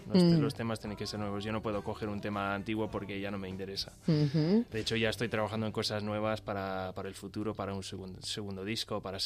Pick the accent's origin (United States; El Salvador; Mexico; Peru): United States; Phoenix, Arizona; moved away as an adult; now in Spain; Soy de Fénix, sí. Y vine aquí a pasar 3 meses y al final, pues por una serie de circunstancias, al final decidí quedarme.